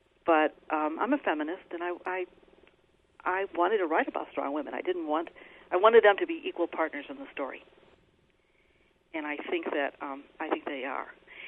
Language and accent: English; Chicago, Illinois, United States; Of course, Chicago is my hometown, so I know it very, very well.